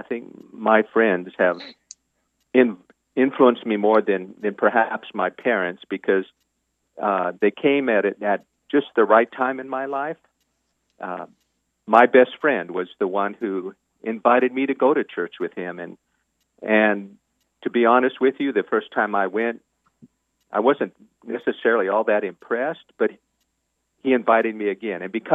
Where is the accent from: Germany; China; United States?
United States; Denver, Colorado; But I really enjoyed growing up in Denver. I had a good childhood there.